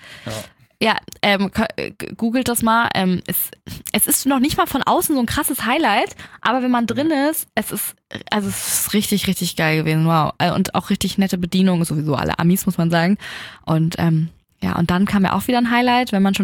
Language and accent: German; Germany; als ich meinte, ich komme aus Deutschland.